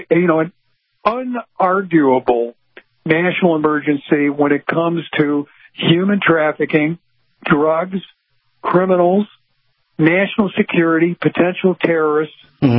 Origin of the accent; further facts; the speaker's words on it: Chicago, Illinois, United States; It's my hometown of Chicago.